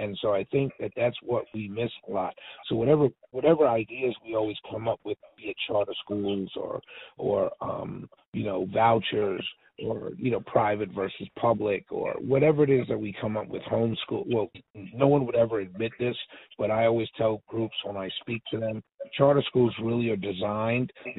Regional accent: Harlem, New York, United States; Then I always came home to where I grew up in Harlem, so I had really the best of both worlds.

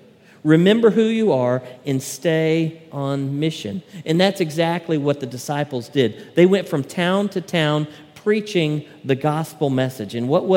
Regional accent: the Ozarks, United States; it's kind of like an Ozark family reunion. And I can say that because I'm from the Ozarks.

